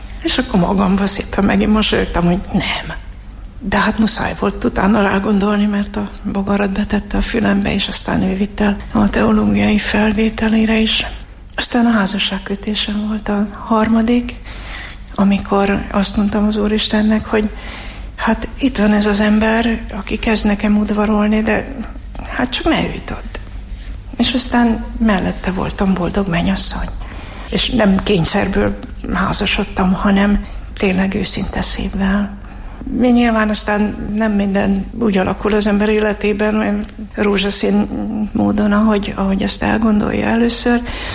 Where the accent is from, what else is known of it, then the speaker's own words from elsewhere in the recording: Debrecen, Hajdú-Bihar, Hungary; Hát én Debrecenben nőttem föl